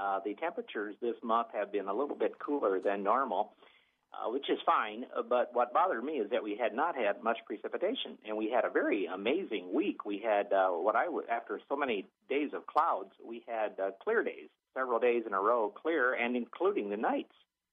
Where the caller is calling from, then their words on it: Minnesota, United States; I'm calling from the Twin Cities area, and down here, it is raining continuously